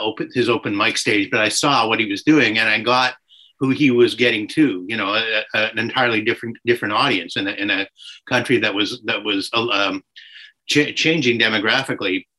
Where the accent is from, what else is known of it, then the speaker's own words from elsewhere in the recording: Canada; when he heard I was from Canada, he said, "Oh, you're Canadian.